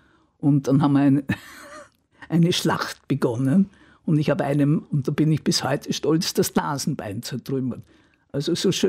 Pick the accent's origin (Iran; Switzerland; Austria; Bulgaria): Austria; Vienna; Ich sage, ich bin Wienerin. Das ist mir schon lieber. Also Wien ist mir nahe, alles andere, also da fremdel ich ein bisschen.